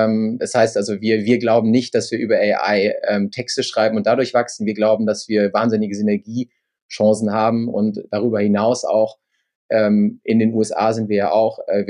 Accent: Lower Saxony, Germany; ich komme aus der Lüneburger Heide, bin da aufgewachsen, wirklich im Nirgendwo.

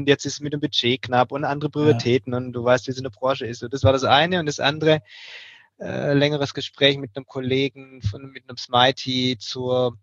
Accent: Baden-Württemberg, Germany; Naja, wo ich herkomme, hast du ja gerade schon angedeutet, aus dem Ländle.

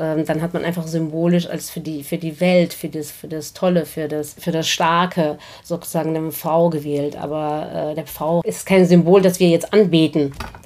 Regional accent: Armenia; Du hast ja gerade gesagt, ich komme aus Armenien, das ist richtig.

